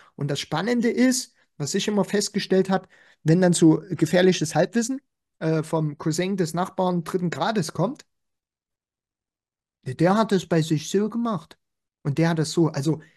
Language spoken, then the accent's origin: German; East Germany, Germany; der Steven ist aus dem Osten, ich bin aus dem Osten